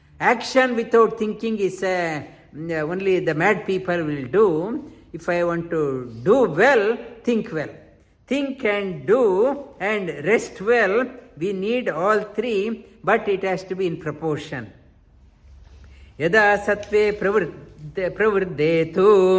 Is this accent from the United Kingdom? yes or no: no; India; I don't want to be called as a Bharatiya. I want to be called as Indian.